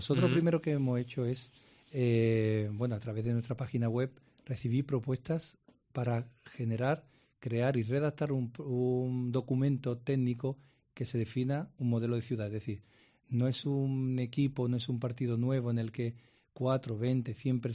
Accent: Cádiz, Andalusia, Spain; moved away; Y como buen gaditano que soy, marino mercante, soy muy

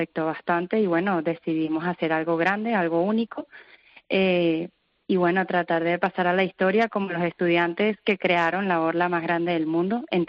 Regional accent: Venezuela; now in Spain; De Venezuela.

